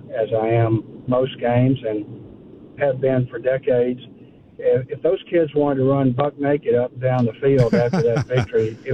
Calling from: Nashville, Tennessee, United States; I'm calling from Music City here.

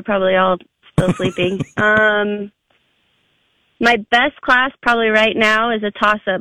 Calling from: West Jordan, Utah, United States; West Jordan.

